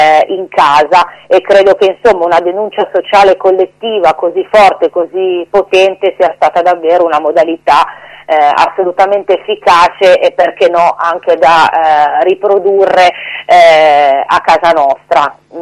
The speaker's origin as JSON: {"language": "Italian", "town": "Turin", "region": "Piedmont", "country": "Italy", "said": "tavolo che come torinesi, insomma, abbiamo fortemente voluto"}